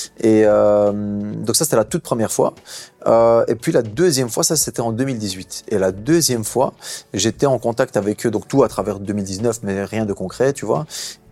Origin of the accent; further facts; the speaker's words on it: Brussels, Belgium; Moi, je suis bruxellois de base, tu vois. Donc, forcément, j'ai une préférence pour Bruxelles.